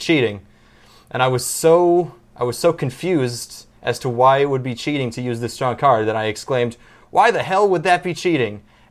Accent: Canada; growing up in Canada.

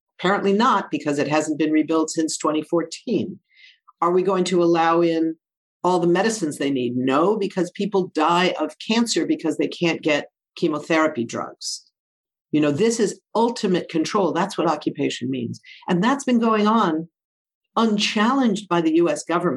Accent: Los Angeles, California, United States; was a Jewish kid in Los Angeles growing up.

